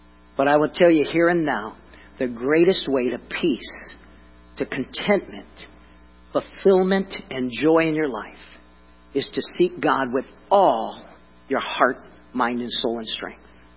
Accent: Key West, Florida, United States; As a young boy growing up in Key West, Florida, I would sit outside, look at the clouds.

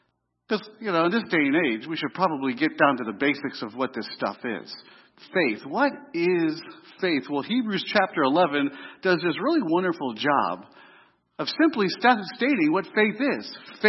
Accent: East Coast, United States; Now, I said this the last time I was here, but I'm from the East Coast. And when I see a speed bump, I speed up.

